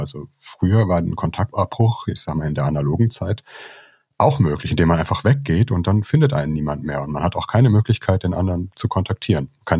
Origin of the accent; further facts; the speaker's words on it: Nuremberg, Bavaria, Germany; now in Heidelberg, Germany; Ich komme nicht aus Frankreich, sondern aus Franken. Das hört sich ähnlich an, aber es sind doch unterschiedliche Welten. Bin in Nürnberg aufgewachsen, aber dann nach Heidelberg gezogen, habe da auch studiert